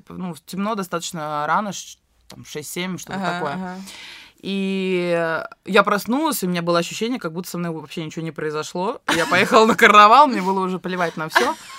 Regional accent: Russia; Я говорю, вот из России.

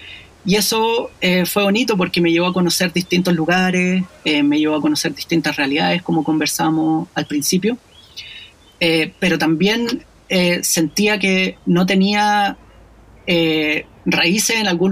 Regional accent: Santiago, Santiago Metropolitan Region, Chile; Yo nací y crecí en Santiago, por lo tanto el Cajón del Maipo siempre fue un lugar donde yo venía a conectarme con la naturaleza.

